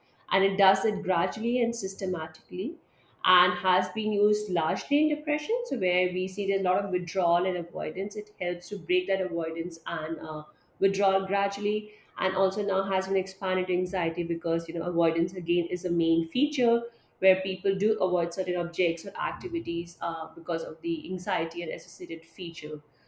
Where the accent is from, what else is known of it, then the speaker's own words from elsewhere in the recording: India; I am from India